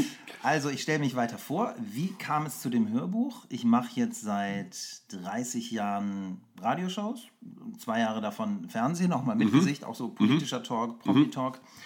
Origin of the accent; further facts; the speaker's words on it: Otterndorf, Lower Saxony, Germany; now in Berlin, Germany; geboren in Otterndorf an der Nordsee, im Herzen immer noch Norddeutscher, vor Mauerfall nach Berlin gekommen